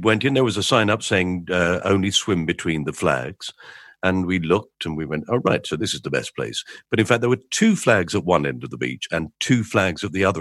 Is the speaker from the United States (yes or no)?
no; England, United Kingdom; We're English. We're in a foreign country.